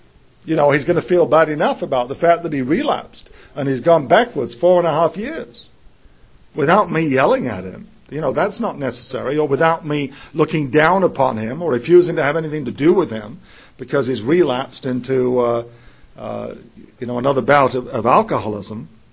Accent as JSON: {"language": "English", "region": "England", "country": "United Kingdom", "tie": "born or raised there", "said": "You know, I grew up in England."}